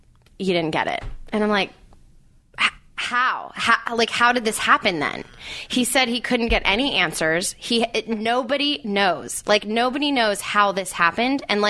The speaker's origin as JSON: {"language": "English", "country": "Canada", "said": "I'm one of the upsides of being Canadian."}